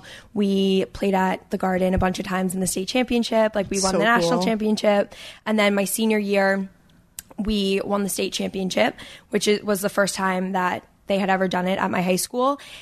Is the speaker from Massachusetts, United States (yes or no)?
yes; Cape Cod, Massachusetts, United States; Yeah. I grew up on Cape Cod